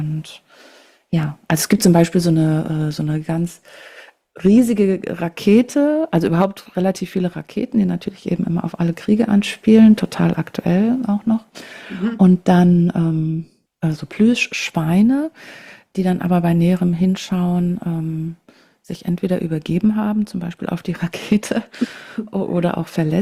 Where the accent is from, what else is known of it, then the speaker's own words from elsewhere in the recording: Frankfurt, Hesse, Germany; Ja, in meiner Heimatstadt, es gibt auch immer schöne Dinge.